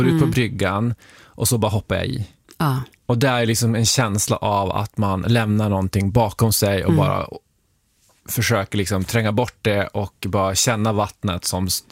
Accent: Piteå, Norrbotten County, Sweden; huset där jag växte upp i Piteå

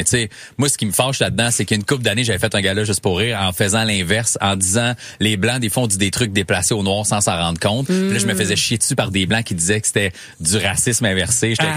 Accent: Haiti; puis je suis haïtien.

